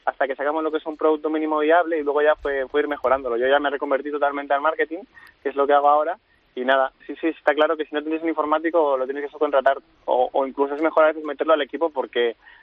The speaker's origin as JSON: {"language": "Spanish", "region": "Basque Country", "country": "Spain", "said": "Bueno, somos de Irún, de Donosti, y el tercer compañero que también tenemos de Miranda. Pero estudiamos todos en Bilbao"}